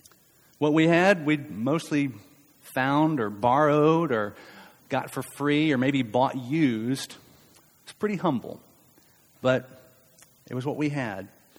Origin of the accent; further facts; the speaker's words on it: Tennessee, United States; Many of you know, I'm from Tennessee, grew up out in the country in Tennessee.